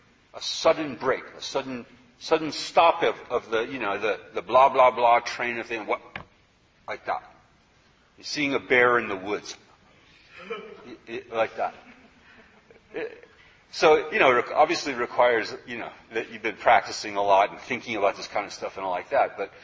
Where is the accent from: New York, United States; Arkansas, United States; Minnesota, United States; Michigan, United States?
Minnesota, United States; I grew up in Minnesota. I should have gotten at least a view of the Northern Lights